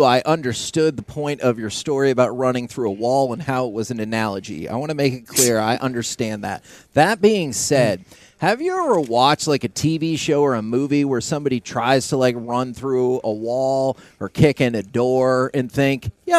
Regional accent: Texas, United States; I was born and raised in Texas. I have lived in Texas my entire life.

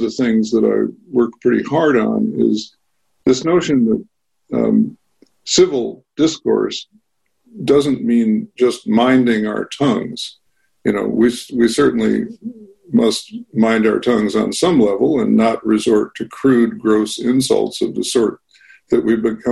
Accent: Wilmette, Illinois, United States; I'm from Wilmette, Illinois. I grew up in an all-white community where the Jews were two suburbs away.

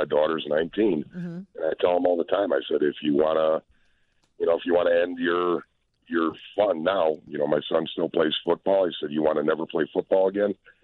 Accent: Buffalo Grove, Illinois, United States; When I was a kid growing up in Buffalo Grove, we had this place called Emmerich Park.

